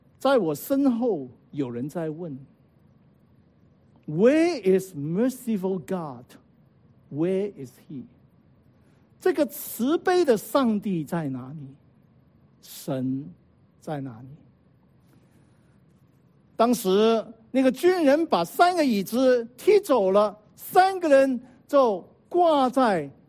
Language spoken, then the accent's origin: Chinese; China; 我们中国人讲放下身段啊